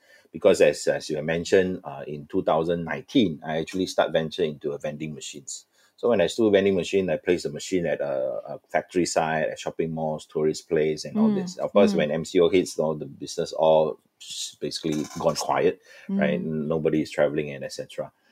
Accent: Malaysia; I came back to Malaysia. I still think that there's a good place for me to be in Malaysia, because since I'm being a Malaysian

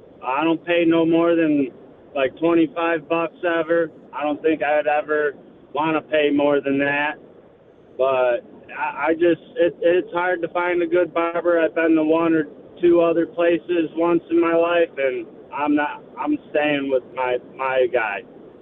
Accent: St. Clair Shores, Michigan, United States; So I've been going to the same place my whole life. I grew up in St. Clair Shores.

